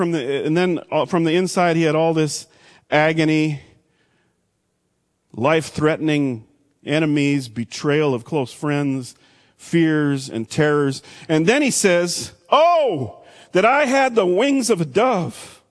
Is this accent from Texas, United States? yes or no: yes; Texas, United States; There's nobody prouder than being a Texan than me, right? Nobody.